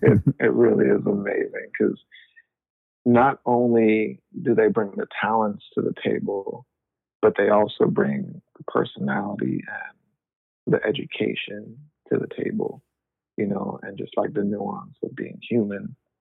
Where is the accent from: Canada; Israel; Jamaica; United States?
Jamaica; I feel like growing up in Jamaica, I've witnessed that type of art where it's kind of like this dance hall culture art